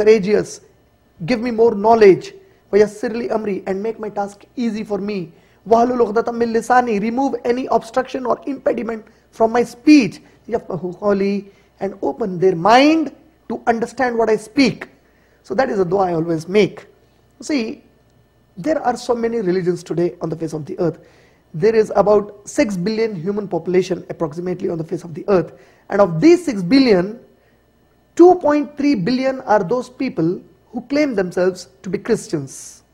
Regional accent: Hyderabad, Telangana, India; English is a second language; I come from India, from Hyderabad.

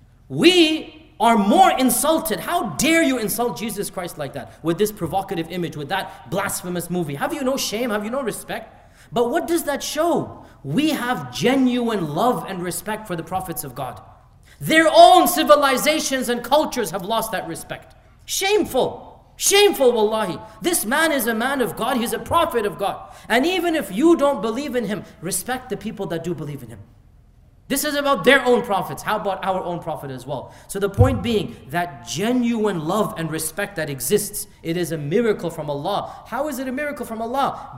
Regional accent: United States; I'm an American, I live in America.

